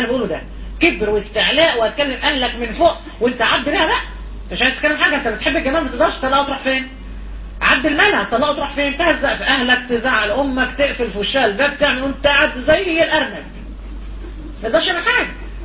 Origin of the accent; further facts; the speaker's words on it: Egypt; واحنا عندنا في مصر اعلى واعلى ما شاء الله،